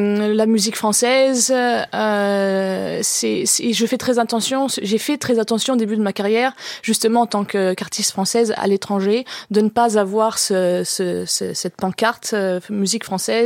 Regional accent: France; moved away; Mais j'ai quitté la France relativement jeune

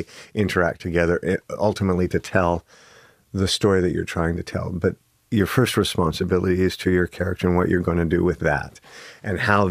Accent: Canada; my father being Canadian, I'm a Canadian as well

